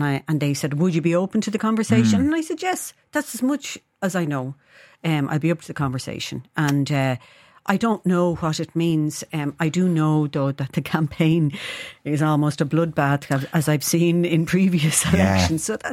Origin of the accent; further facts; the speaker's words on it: Dublin, Leinster, Ireland; we come from Charlemont Street, inner city Dublin, not too far from here. Mm. Tenement houses